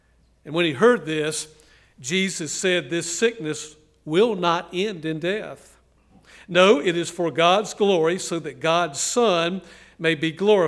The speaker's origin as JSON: {"language": "English", "town": "Raleigh", "region": "North Carolina", "country": "United States", "said": "I said, \"Well, I'm from Raleigh.\" I said, \"What high school did you go to?\" He said, \"I went to Millbrook High School.\" I said, \"I went to Millbrook High School.\""}